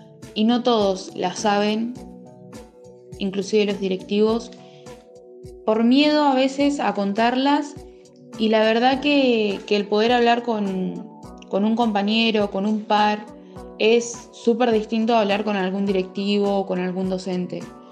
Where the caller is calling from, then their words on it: La Pampa, Argentina; de La Pampa.